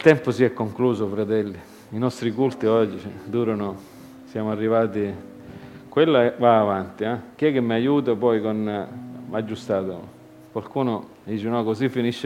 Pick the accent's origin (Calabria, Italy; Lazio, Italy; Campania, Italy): Calabria, Italy; Reggio Calabria; noi che siamo calabresi, reggini, e la cultura di questi tempi, di questi luoghi